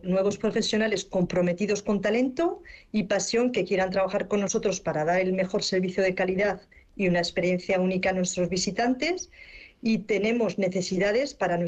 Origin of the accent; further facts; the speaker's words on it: Spain; moved away as an adult; now in France; soy española.